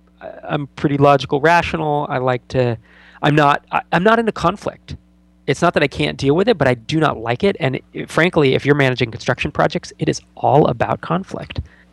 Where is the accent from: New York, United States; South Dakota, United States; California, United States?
California, United States; growing up in the Bay Area, I should have applied to Stanford and Santa Clara and a bunch of other universities.